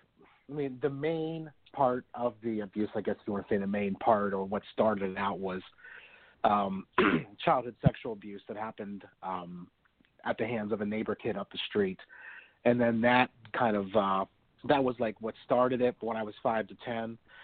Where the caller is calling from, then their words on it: Pennsylvania, United States; I live in central Pennsylvania, south central Pennsylvania, to be exact.